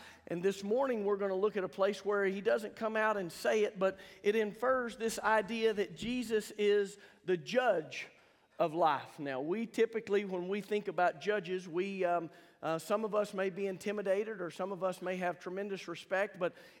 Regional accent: Altus, Oklahoma, United States; I remember for me when I was growing up in Altus, kind of one of the places where a lot of the high schoolers worked

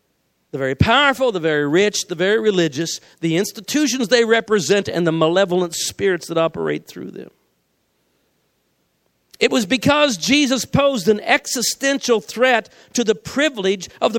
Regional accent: United States; because I grew up in America, modern West, American pop Christianity, I learned to keep it privatized and individualized.

